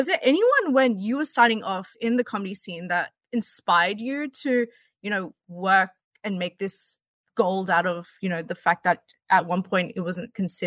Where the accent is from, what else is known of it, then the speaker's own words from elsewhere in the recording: Australia; growing up in Australia, I was looking outside of Australia for that kind of representation.